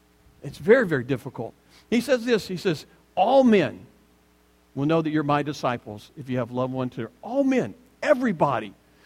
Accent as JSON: {"language": "English", "region": "Alabama", "country": "United States", "tie": "born or raised there", "said": "You see, I learned a long time ago growing up in Alabama"}